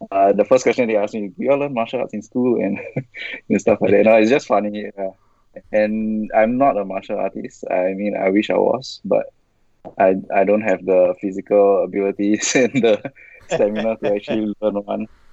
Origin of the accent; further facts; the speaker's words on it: Singapore; I'm from Singapore